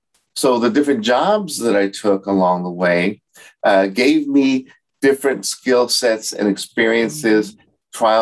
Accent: Los Angeles, California, United States; And so growing up in East L.A., East L.A., California

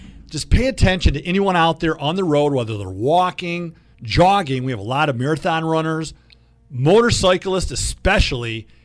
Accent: Detroit, Michigan, United States; Because I grew up in Metro Detroit, all my friends were landscape architects.

